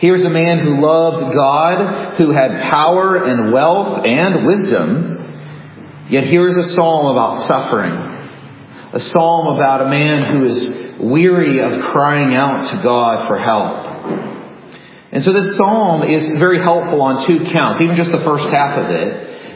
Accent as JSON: {"language": "English", "region": "California", "country": "United States", "tie": "born or raised there", "said": "And we grew up in Southern California, so we would go camp near the beach right there"}